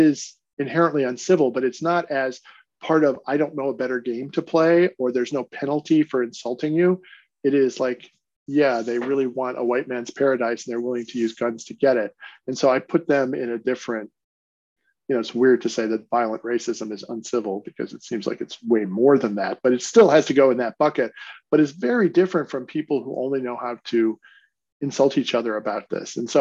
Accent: Kentucky, United States; Well, growing up in Kentucky, you're completely innocent of racial politics.

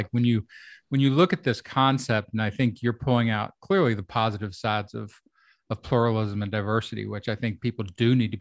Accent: Kentucky, United States; I grew up in Kentucky as I was the first person in my family to go to college. So it was a working class neighborhood, very redneck, very, you know, just off the farm.

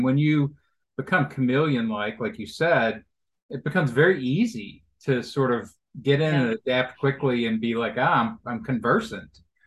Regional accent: Kentucky, United States; Like growing up in Kentucky, I knew I did not fit in Kentucky.

